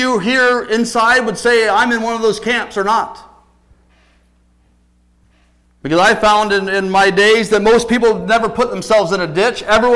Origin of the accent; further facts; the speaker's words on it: Ohio, United States; We were raised in Ohio, just a couple miles from the Indiana state line, and in Indiana there was an Amish community.